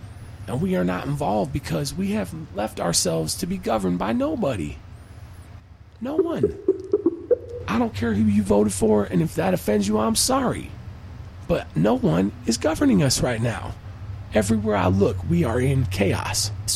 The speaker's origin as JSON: {"language": "English", "region": "Illinois", "country": "United States", "said": "This is where I'm from, you know. Like, I was from Southern Illinois, and sure, I can switch back into my voice."}